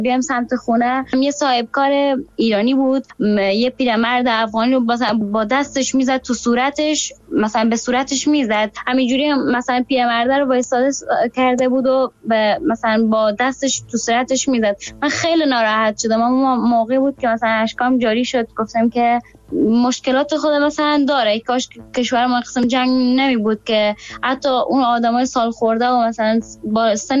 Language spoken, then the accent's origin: Persian; Afghanistan; now in Iran; خودم هم چون از این که گفتن این که من افغان هستم نمیشرمون،